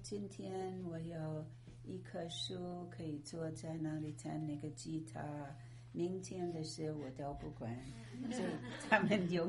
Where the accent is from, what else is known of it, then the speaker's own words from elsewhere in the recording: China; 我们中国人的特点就是殷勤，对不对？